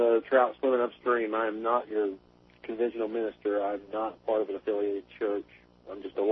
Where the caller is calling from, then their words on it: Hustonville, Kentucky, United States; And I'm calling from Kentucky. A little burg called Houstonville, population 350.